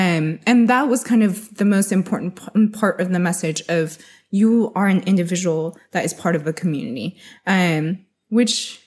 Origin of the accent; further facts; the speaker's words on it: United States; So I'm Chinese American. So growing up, I've always loved like having individualism